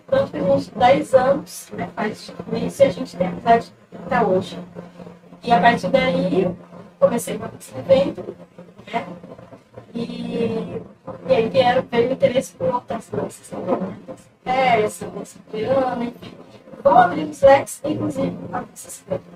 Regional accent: São Paulo, Brazil; also born or lived in Natal / Porto Velho; Já morei de São Paulo, sou de São Paulo, já morei em Natal, já passei um tempo em Porto Velho, né?

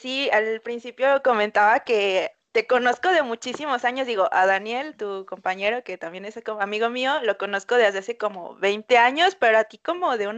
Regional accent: Mexico; los que somos de aquí de México sabemos

